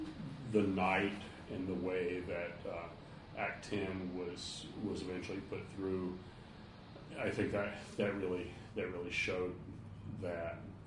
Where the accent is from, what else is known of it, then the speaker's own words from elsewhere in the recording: North Carolina, United States; you know, this week in my home state of North Carolina.